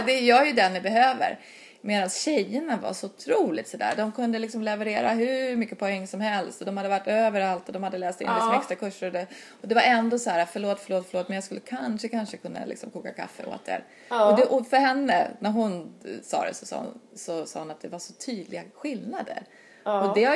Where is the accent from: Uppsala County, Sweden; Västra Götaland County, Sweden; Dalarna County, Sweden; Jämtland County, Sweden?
Uppsala County, Sweden; Enköping; Jag växte upp i Enköping då, ja.